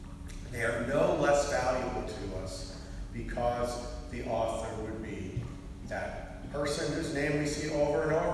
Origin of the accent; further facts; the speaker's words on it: New York, United States; When I grew up outside of New York, and this was in a different television age, the local station, WABC Channel 7, had the 4:30 movie, which showed every day.